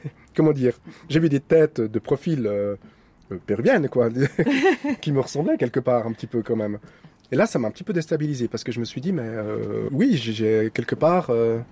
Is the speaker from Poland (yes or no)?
no; Switzerland; also born or lived in Peru; Non, je suis suisse. Pour moi, je suis suisse. Je me sens bien comme ça.